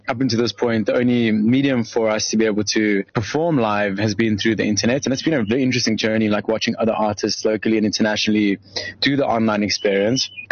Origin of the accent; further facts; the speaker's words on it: South Africa; we as a band are evolving into, and we as South African population are coming out of lockdown in the world.